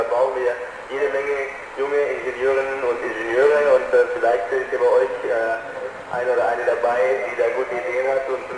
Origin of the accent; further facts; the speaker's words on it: Künzelsau, Baden-Württemberg, Germany